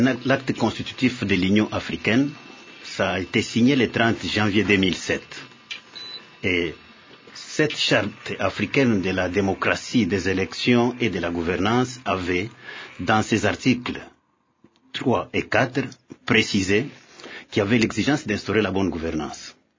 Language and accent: French; DR Congo; Mais c'est seulement chez nous, au Congo, là, on accepte des choses comme ça.